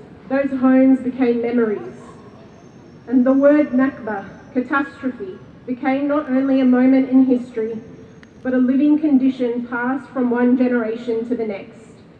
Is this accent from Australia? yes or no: yes; Melbourne, Victoria, Australia; also born or lived in Kuwait; I'm a Palestinian Australian. I was born in Kuwait and I have spent most of my life here in so-called Melbourne.